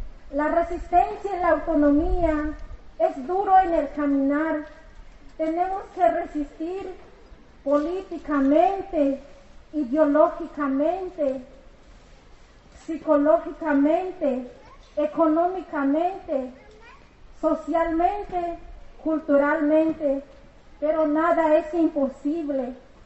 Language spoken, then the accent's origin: Spanish; Canadá, Chiapas, Mexico; Spanish is a second language; vengo del pueblo de Canadá, del municipio autónomo Rubén Jaramillo, mi lengua es sol.